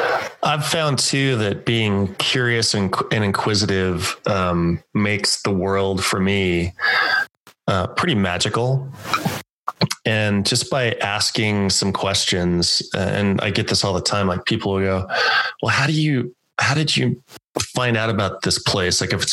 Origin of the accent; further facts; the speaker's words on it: Pueblo, Colorado, United States; So I grew up in Pueblo, Colorado. So kind of right in smack dab in between us a little bit.